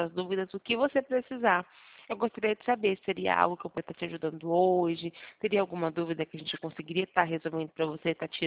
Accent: Sumaré, São Paulo, Brazil; Eu trabalho aqui na Santander de Sumaré. Eu sou de Sumaré.

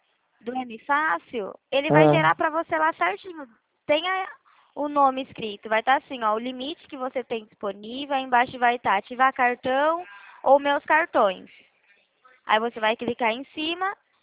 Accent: Limeira, São Paulo, Brazil; Não, eu falo de São Paulo, eu sou da cidade de Limeira.

